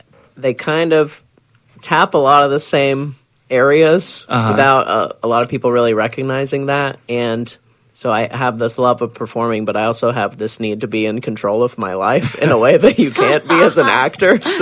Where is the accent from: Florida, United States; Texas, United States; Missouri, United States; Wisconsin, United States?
Florida, United States; Brandon; because I grew up in Brandon.